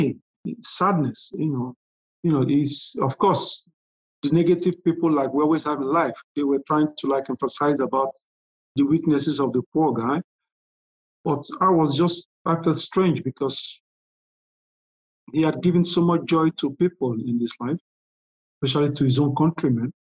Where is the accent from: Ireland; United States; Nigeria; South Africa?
Nigeria; I am Nigerian first before anything else.